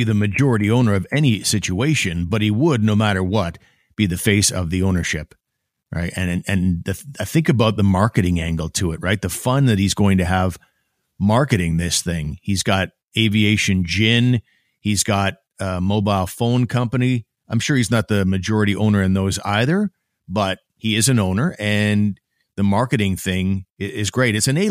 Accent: Vanier, Ontario, Canada; born there; Yeah. Yep. That's where I was born. I was born in Vanier.

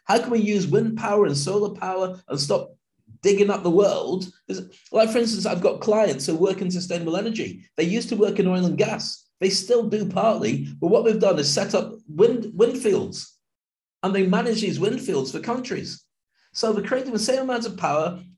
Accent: United Kingdom; now in Dubai, United Arab Emirates; So it was only when I left the UK to go to Dubai

